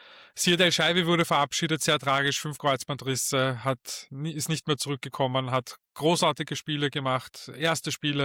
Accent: Vienna, Austria; vor allem als Wiener

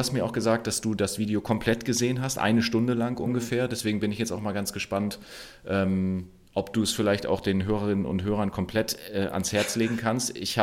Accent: Germany; Wir sind hier groß geworden in Deutschland

